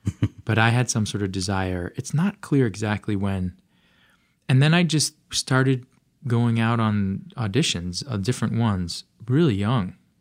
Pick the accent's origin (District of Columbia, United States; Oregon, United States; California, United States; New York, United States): California, United States; Los Angeles; Well, I grew up in Los Angeles, right.